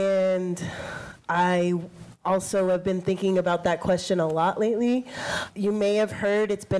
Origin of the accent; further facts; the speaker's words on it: Ajo, Arizona, United States; a Mittagan professor that lives in my hometown of Ajo